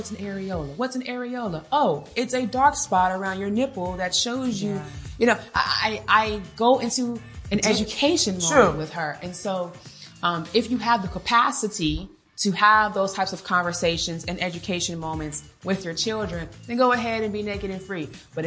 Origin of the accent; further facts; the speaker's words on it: United States; I'm from America and I'm here in Nigeria